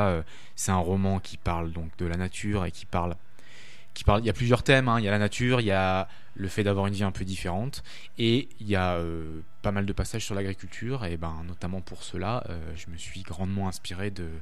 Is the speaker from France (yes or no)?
yes; France; Ouais, j'ai grandi là.